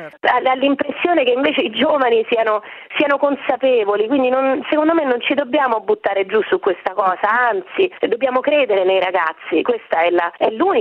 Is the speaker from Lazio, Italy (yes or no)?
yes; Rome, Lazio, Italy; Poi sono romana, quindi diciamo la montagna è lontana, ecco.